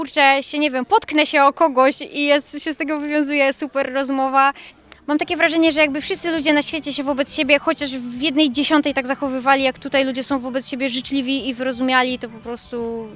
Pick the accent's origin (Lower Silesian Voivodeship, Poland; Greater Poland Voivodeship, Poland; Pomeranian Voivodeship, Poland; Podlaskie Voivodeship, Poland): Lower Silesian Voivodeship, Poland; Wrocław; bo jesteśmy z Wrocławia, mamy blisko